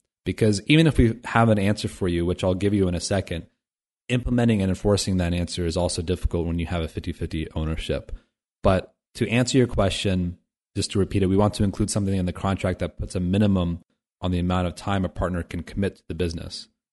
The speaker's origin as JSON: {"language": "English", "region": "Midwest", "country": "United States", "said": "I'm from the Midwest, but I haven't heard it."}